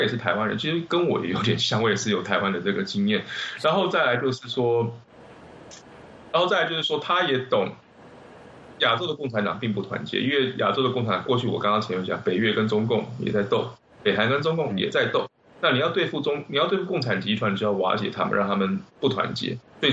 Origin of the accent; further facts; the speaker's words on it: Guangdong, China; 我也是老广嘛，他也是老广啊，那都是从大陆，父母也是已经经历过大跃进、大金荒这样，像我爸也是大跑港出来，就是美国的第一代华人很多这种经验。